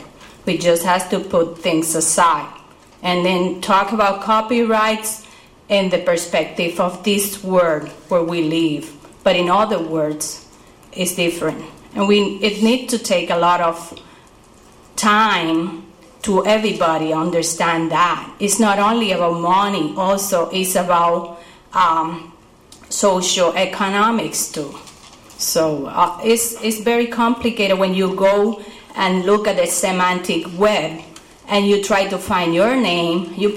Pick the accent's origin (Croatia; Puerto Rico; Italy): Puerto Rico; now in United States; I come from Puerto Rico. I teach MIS courses in a school of management here, and I have been taught in Massachusetts too.